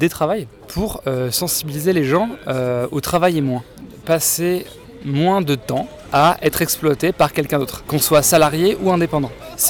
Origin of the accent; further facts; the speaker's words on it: Nantes, Pays de la Loire, France; j'ai 30 ans, je suis nantais